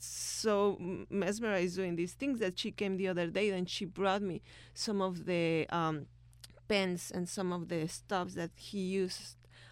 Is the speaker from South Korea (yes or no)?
no; Mexico; now in United States; And it was that kind of introduction to what children literature was here in this country when I came from Mexico in 1994.